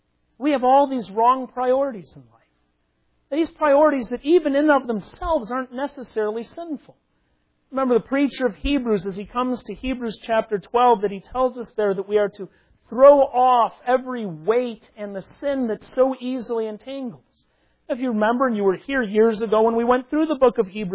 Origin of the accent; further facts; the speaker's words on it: Minnesota, United States; Remember growing up in Minnesota, we often had these competitions of trying to catch the greased watermelon.